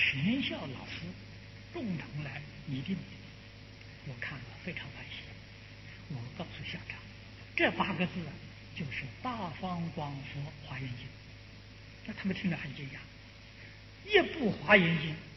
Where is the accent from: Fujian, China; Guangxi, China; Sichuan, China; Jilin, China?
Fujian, China; 我在小时候，我的童年在福建，我住在建国，住了六，我的小学在建国店。